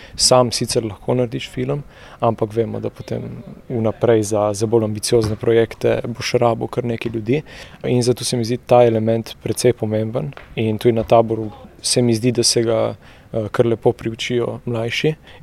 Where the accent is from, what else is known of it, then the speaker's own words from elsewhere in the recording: Sežana, Coastal–Karst, Slovenia; prihajam iz Sežane, imam 17 let